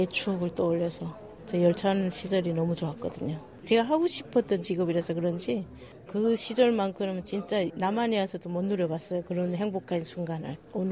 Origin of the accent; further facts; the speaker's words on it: North Korea; also born or lived in China; now in South Korea; 어쩔 수 없이 탈북해서 중국에서 10년 살았죠.